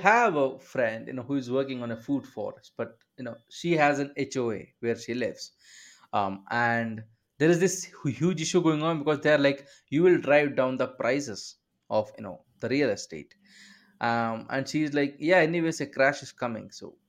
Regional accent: India; India, because that's where I'm from, although, you know, I talk a lot of American nonsense, but, you know, I'm still Indian.

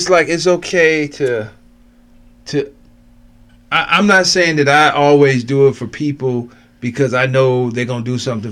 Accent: Cleveland, Ohio, United States; This is where I grew up. I'm from Cleveland.

